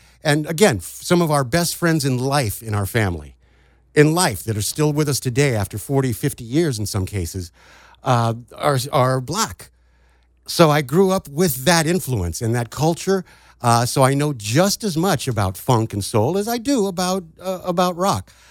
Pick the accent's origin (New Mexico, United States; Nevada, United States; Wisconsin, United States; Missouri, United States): Nevada, United States; Las Vegas; also born or lived in New York City, United States; I grew up in the Bronx. I was born in the Bronx and raised in Las Vegas, and I always grew up in a 50-50%.